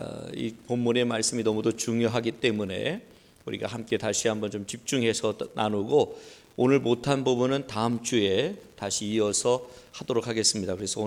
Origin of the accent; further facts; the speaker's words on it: Buyeo, South Chungcheong, South Korea; 수련회를 간 장소는 제가 태어나서 자란 부여, 충남 부여를 다녀왔습니다.